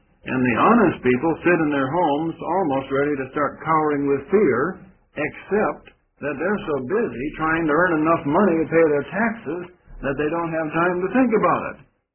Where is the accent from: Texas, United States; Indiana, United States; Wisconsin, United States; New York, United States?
Wisconsin, United States; born there; In my own home state where I was born in Wisconsin